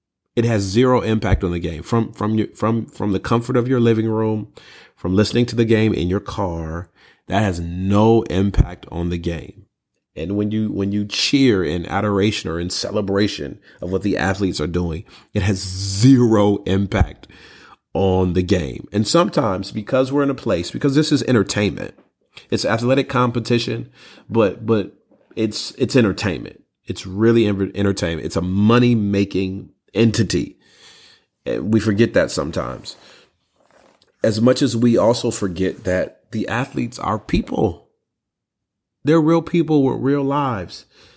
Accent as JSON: {"language": "English", "town": "Detroit", "region": "Michigan", "country": "United States", "said": "I'm from Detroit."}